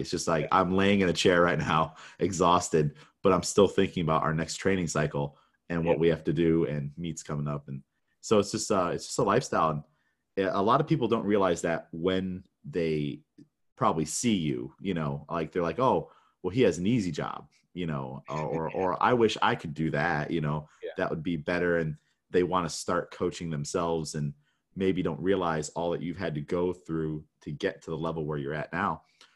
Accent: Afton, New York, United States; Cause I grew up out in Afton, New York. So out in like, you know, the farms and stuff like that.

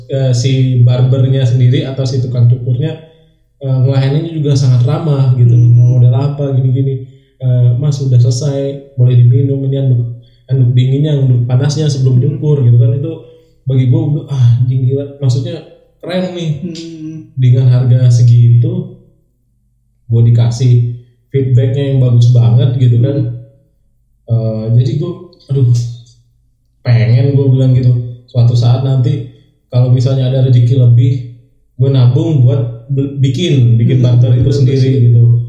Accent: Jambi, Indonesia; moved away as an adult; also born or lived in Yogyakarta; gua dulu dari SD sampai SMA tuh di Jambi tuh suka banget ke pangkas rambut

